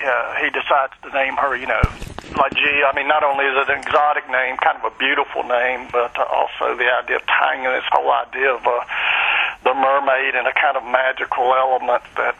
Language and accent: English; North Carolina, United States; as I grew up in Western North Carolina, I'm sure true of rural areas in a lot of the United States